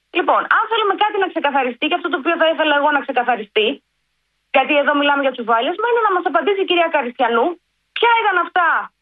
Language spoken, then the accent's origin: Greek; Greece; Είμαι Ελληνίδα, είμαι Ευρωπαία